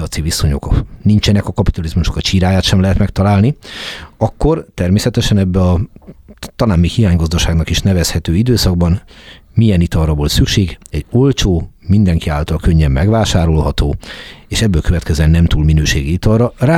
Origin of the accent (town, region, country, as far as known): Budapest, Hungary; born or raised there